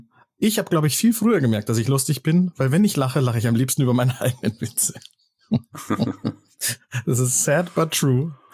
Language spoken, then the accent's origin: German; Munich, Bavaria, Germany; Und dann musste ich nach München West. Genau. Aber edel gestartet, quasi fast in Schwabing und dann in die Outskirts of Munich zurück.